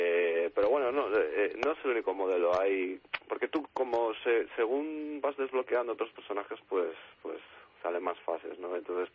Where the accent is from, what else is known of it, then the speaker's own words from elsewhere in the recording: Redondela, Galicia, Spain; Sí, soy de Redondela, sí. Bueno, queda cerca.